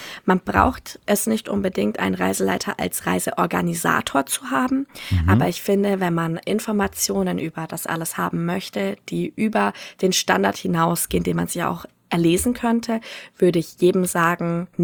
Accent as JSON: {"language": "German", "town": "Nuremberg", "region": "Bavaria", "country": "Germany", "said": "Also ich komme aus Nürnberg."}